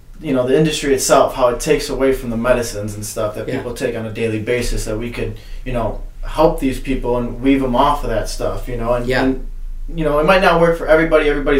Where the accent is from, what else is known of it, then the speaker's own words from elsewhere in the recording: Chicago, Illinois, United States; So, Chicago. Yeah. Okay. DuPage County.